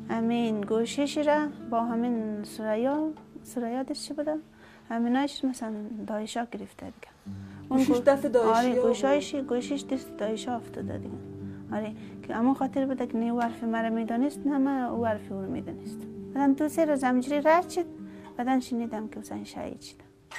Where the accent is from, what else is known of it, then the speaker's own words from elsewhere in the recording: Afghanistan; now in Iran; من که از افغانستان که آمدم اینجا ایران که آمدم